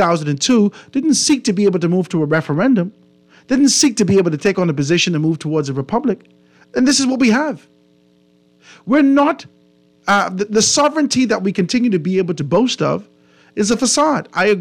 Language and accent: English; Cat Island, Bahamas; I grew up in Cat Island in a PLP house